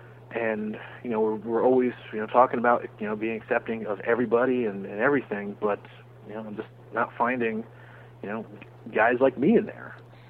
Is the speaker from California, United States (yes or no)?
no; New Jersey, United States; Growing up, I grew up in North Jersey, and, you know, we didn't know